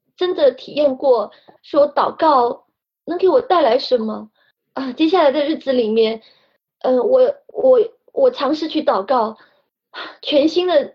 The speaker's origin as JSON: {"language": "Chinese", "country": "Hong Kong", "said": "我是香港的"}